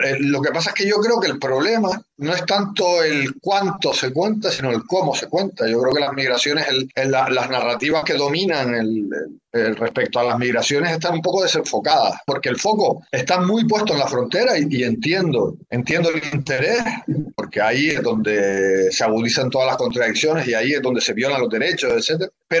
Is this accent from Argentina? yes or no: no; Canary Islands, Spain; te digo Venezuela, Cuba porque soy de Canarias